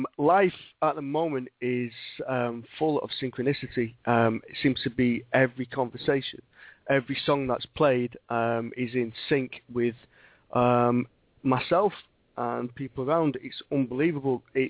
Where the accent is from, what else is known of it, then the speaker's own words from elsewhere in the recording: England, United Kingdom; As English people, how often do we do it?